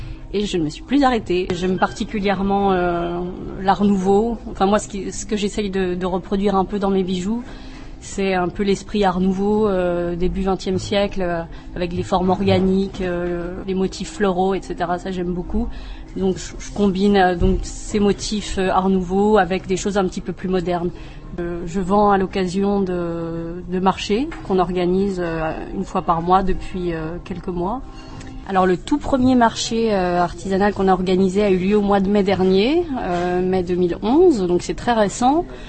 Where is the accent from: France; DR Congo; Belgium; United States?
France; now in Prague, Czechia; parce que nous-mêmes, on est Français